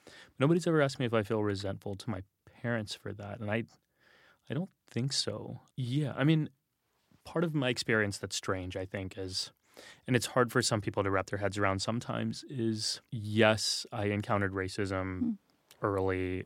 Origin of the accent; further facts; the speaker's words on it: San Antonio, Texas, United States; we grew up in San Antonio, which it's majority minority. It's mostly minorities. And so, and largely Latino, mostly Hispanic.